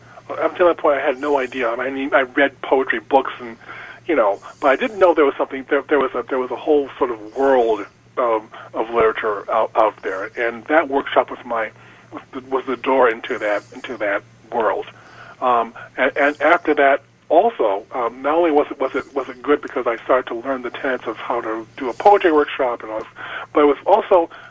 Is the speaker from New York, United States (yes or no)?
yes; Rochester, New York, United States; I'm actually from upstate New York. I'm from Rochester.